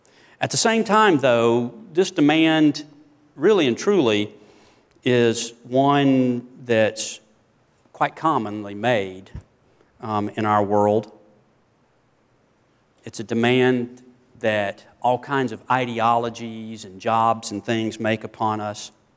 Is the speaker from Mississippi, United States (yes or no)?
yes; Greenwood, Mississippi, United States; also born or lived in Hattiesburg; I mentioned growing up in Mississippi, Greenwood and Hattiesburg.